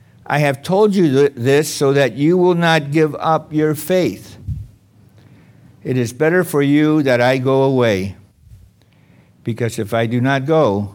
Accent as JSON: {"language": "English", "town": "San Diego", "region": "California", "country": "United States", "tie": "born or raised there", "said": "that whole school went down to Point Loma in San Diego, and I'm from San Diego, so they waited for me to go to college up there for 4 years and then moved down to my hometown."}